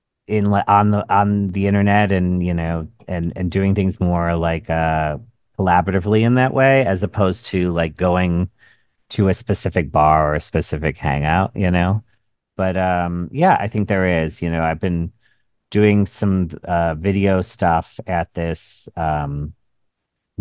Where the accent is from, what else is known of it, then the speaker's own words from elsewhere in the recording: Cleveland, Ohio, United States; Well, I'm from Cleveland originally.